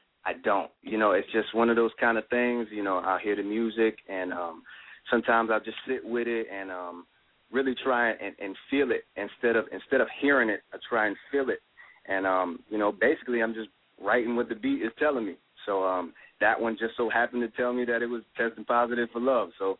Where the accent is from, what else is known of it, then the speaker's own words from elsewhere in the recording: Connecticut, United States; now in San Diego, United States; I'm originally from Connecticut, but I'm singing out of San Diego, California now.